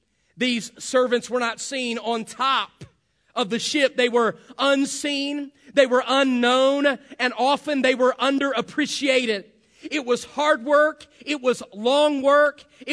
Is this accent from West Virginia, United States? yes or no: yes; West Virginia, United States; I'm from West Virginia, of course, you know that by now. I like to say that, by the way. I grew up there in the Kanawha Valley.